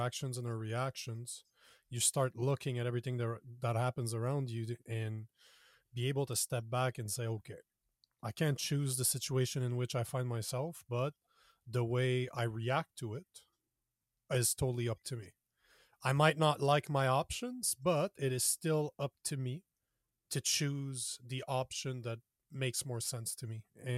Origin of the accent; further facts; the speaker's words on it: Canada; I'm from Canada, so the restrictions were absolutely brutal, so we couldn't meet face-to-face.